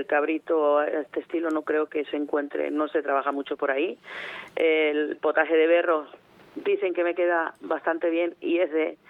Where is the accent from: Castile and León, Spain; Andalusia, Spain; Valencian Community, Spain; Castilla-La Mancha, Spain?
Castile and León, Spain; Valladolid; Yo soy de Valladolid